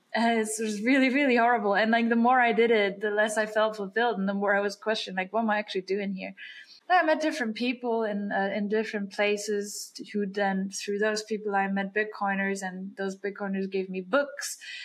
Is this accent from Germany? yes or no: yes; Germany; moved away as an adult; I grew up in Germany. Then I left Germany at 18 years old.